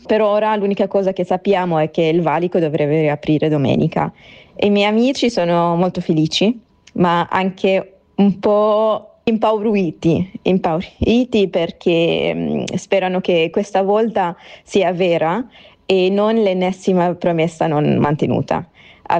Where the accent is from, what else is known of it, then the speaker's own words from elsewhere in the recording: Khan Yunis, Gaza Strip, Palestine; Io vengo da Khan Yunis, quindi il giro era sempre Khan Yunis Rafah o Khan Yunis Gaza.